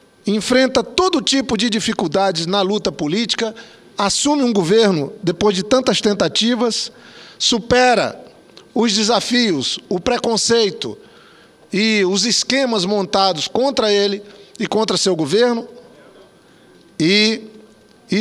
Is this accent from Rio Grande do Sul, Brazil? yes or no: no; Acre, Brazil; Eu sou do estado do Acre.